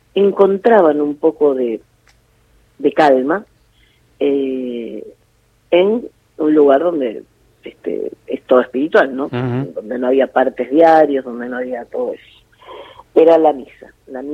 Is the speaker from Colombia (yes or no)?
no; Argentina; Te corre un frío y un miedo de que caigamos en lo mismo como argentinos.